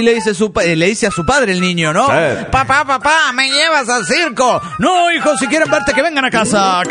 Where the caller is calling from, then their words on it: Cochabamba, Bolivia; de Cochabamba, Bolivia.